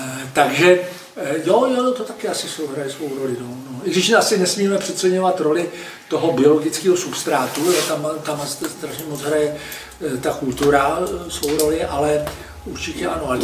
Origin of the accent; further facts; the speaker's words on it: Prague, Czechia; born there; já jsem původem, sice jsem se narodil v Praze, ale můj otec ne, a já jsem původem Jihočech po otci